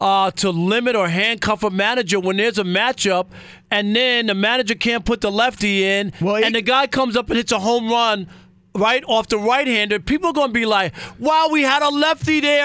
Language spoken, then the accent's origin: English; New York, United States; when I was a kid growing up in New York, it would be a treat for the Mets to be on.